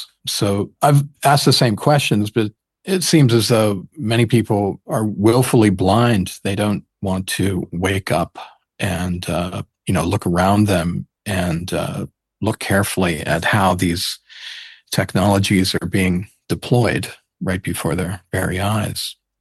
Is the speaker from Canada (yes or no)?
no; United States; moved away; Originally, I'm from the U.S. You can probably tell by my accent, but I've been living outside of the United States for the past few decades.